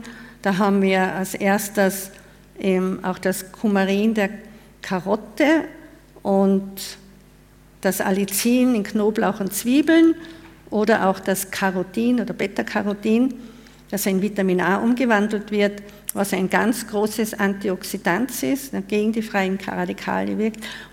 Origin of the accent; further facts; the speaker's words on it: Tyrol, Austria; ich bin also am Land aufgewachsen, in einem wunderschönen Gebirgsdorf in Tirol und habe dann natürlich durch die Ausbildungen in der Stadt gewohnt.